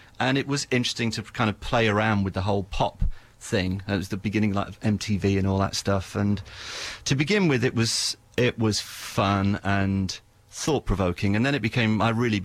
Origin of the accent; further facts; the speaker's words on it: Wales, United Kingdom; when I was growing up in South Wales